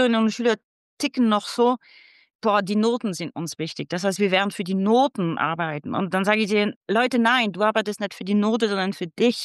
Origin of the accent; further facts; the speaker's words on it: Bavaria, Germany; du weißt, bei uns in Bayern nach der 4. Klasse wird es entschieden